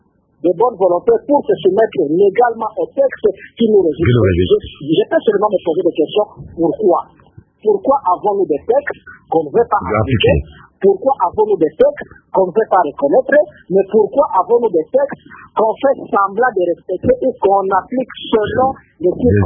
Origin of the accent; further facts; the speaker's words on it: DR Congo; chez nous en République démocratique du Congo